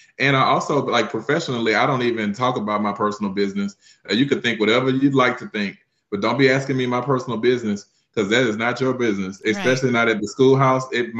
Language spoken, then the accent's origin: English; Lake Charles, Louisiana, United States; now in Texas, United States; No, I'm from Louisiana. Me and myself and AJ are from Lake Charles.